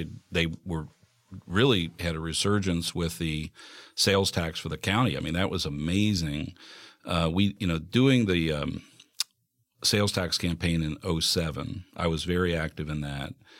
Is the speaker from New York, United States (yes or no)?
no; Cincinnati, Ohio, United States; We had a home on Beaver Avenue in Pleasant Ridge for a short while that I lived till I was five. And then the rest of the years I grew up. Till I was, 18 at Beachview Circle in Kennedy Heights.